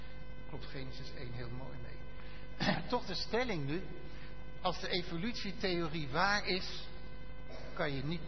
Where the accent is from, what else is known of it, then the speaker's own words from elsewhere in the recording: Amersfoort, Utrecht, Netherlands; ik kom uit Amersfoort, dat is zo'n bolwerk van geïnformeerde